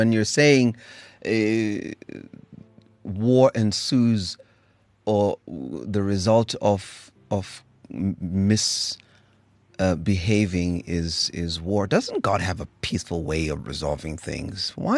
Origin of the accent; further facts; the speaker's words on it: South Africa; I'm a South African, we have a history in this country